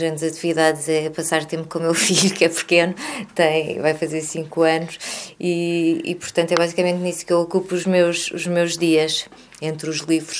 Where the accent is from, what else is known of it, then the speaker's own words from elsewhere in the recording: Lisbon, Portugal; born there; como já disseste. Nasci em Lisboa em 1979.